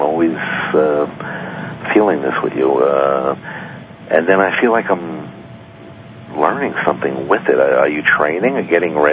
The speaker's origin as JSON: {"language": "English", "town": "New York City", "region": "New York", "country": "United States", "tie": "born or raised there", "said": "My hometown, New York City."}